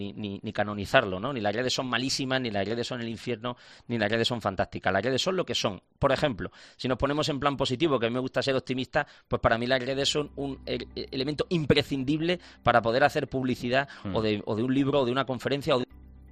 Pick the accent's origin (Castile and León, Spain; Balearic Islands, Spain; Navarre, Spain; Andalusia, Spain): Andalusia, Spain; Granada; En Granada, que yo soy granadino, decimos, bueno, esto es muy de Jaén, ¿no?